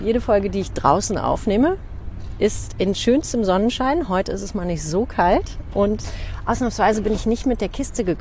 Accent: Northern Germany, Germany; ich komme aus dem Norden

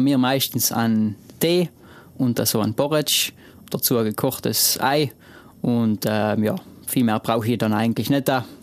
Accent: Trentino-Alto Adige, Italy; meine Heimat sicherlich, die Seisralm ist extrem schön.

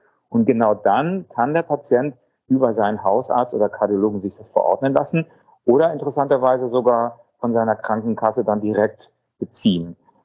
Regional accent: Italy; wie wir das als Italiener uns vorstellen.

